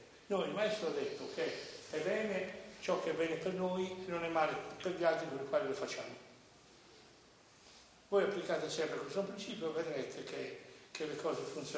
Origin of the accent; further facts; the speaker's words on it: Sardinia, Italy; io vengo dal nord della Sardegna, da una famiglia che viene dal nord dell'Italia, no?